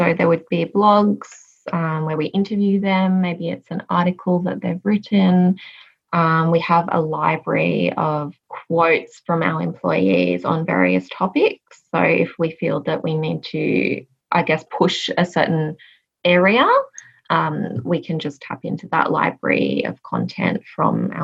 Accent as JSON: {"language": "English", "town": "Sydney", "region": "New South Wales", "country": "Australia", "also_born_or_lived": "Adelaide / Brisbane / Gold Coast", "said": "I'm Australian. I call Sydney home, but I've also lived in Adelaide, Brisbane, and the sunny Gold Coast."}